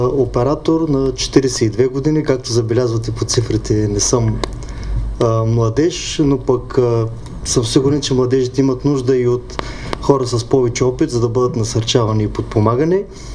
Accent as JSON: {"language": "Bulgarian", "town": "Burgas", "region": "Burgas Province", "country": "Bulgaria", "tie": "born or raised there", "said": "Ами аз съм роден в Бургас, в центъра, израснал съм тук, учил съм в София"}